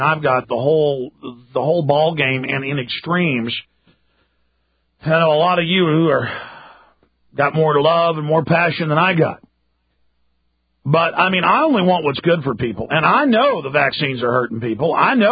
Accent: Dallas, Texas, United States; and this is how I grew up in Dallas. Thank God Austin didn't like this, but I grew up a lot of rough stuff.

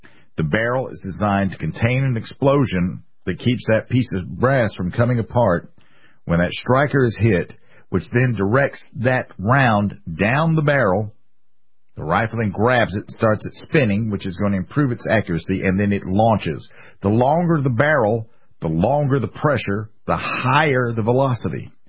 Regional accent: United States; born there; I'm born American by the grace of God and a lot of luck, I guess.

